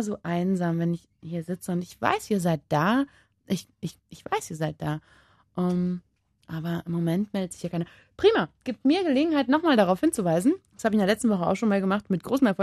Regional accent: Berlin, Germany; ich komme auch aus Berlin, dieser riesengroßen Stadt mit seinem vielfältigen Nachtleben

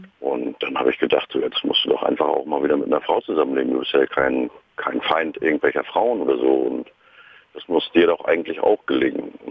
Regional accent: Northern Germany, Germany; Ich komme aus dem Norden und die Leute sind natürlich auch schon ein bisschen ganz anders gebaut.

